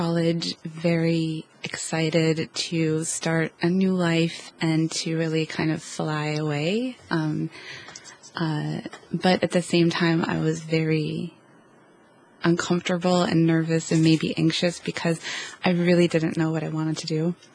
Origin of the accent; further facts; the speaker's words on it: United States; And, you know, as an American, it hadn't really been a big part of my world.